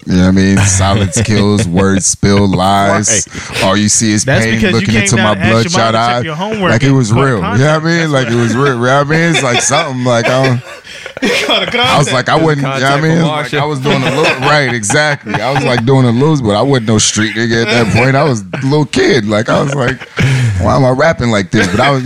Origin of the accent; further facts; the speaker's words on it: St. Louis, Missouri, United States; also born or lived in Maryland; now in Washington, United States; I wasn't born in D.C. Like, I was from St. Louis and I moved to Maryland. And then I came to D.C. when I was 18